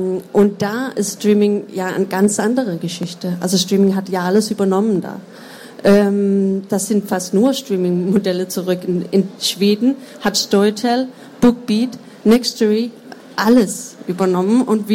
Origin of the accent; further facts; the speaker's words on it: Denmark; German is a second language; now in Germany; weil wir sind nicht so lange hier in Deutschland gewesen. Wir sind aus Dänemark, deswegen ist mein Deutsch auch ein bisschen komisch.